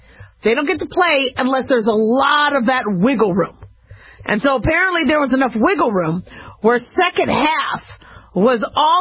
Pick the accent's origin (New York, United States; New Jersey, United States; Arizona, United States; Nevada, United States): Nevada, United States; Las Vegas